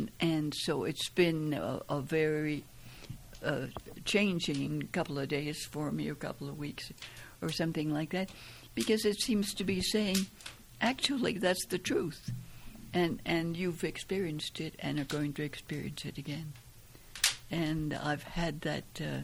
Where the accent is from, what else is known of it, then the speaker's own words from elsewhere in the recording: south of France, France; now in United States; we went over very wonderfully to the south of France, and so I was raised in Gun.